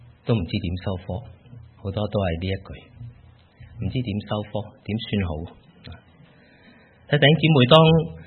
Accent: Hong Kong; now in New Zealand; 包括我们的家乡香港，包括我们现在所生活的纽西兰。

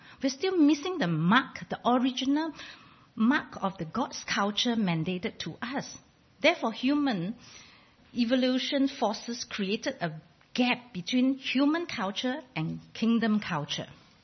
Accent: Singapore; now in New Zealand; Actually, honestly, I'm from Singapore.

